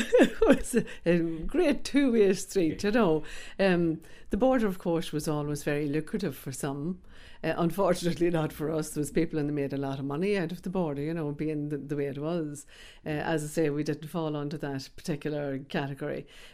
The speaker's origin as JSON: {"language": "English", "town": "Forkhill", "region": "Northern Ireland", "country": "United Kingdom", "tie": "born or raised there", "said": "I was born and raised in Forkhill in South Armagh, not too far from Dundalk and not too far from Newry"}